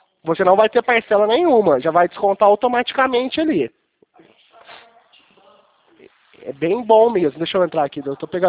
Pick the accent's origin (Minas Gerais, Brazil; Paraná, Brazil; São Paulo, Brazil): São Paulo, Brazil; Franca; Eu sou aqui de Franca, São Paulo. Sou do interior.